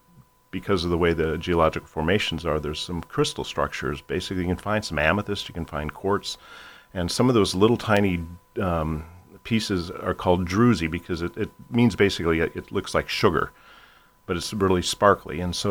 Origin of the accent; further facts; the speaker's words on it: Winona, Minnesota, United States; I grew up in Winona, Minnesota, spent a lot of time down in this area.